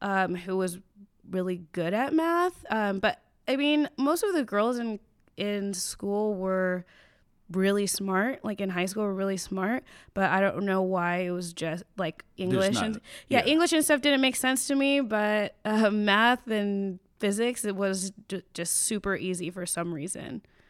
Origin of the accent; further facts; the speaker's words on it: Chino Hills, California, United States; Yeah, so I grew up in Chino Hills. It's about an hour outside of LA.